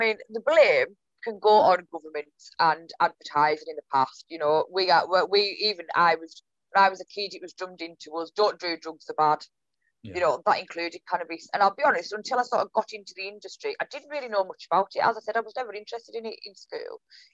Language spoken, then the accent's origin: English; Whitehaven, North West England, United Kingdom; he was actually from my hometown in Cumbria, in Whitehaven.